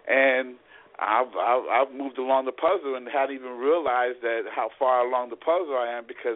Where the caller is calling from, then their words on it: North Carolina, United States; I'm calling from North Carolina.